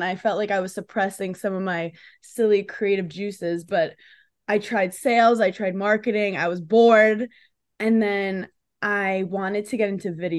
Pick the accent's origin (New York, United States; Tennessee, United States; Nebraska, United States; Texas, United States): New York, United States; New York City; I'm from New York City, and I feel like the East Coast of America has a certain, like, like a chutzpah